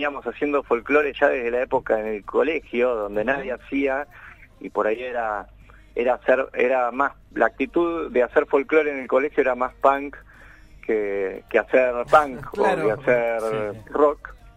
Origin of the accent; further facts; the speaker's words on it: Buenos Aires, Argentina; somos todos porteños, ¿no?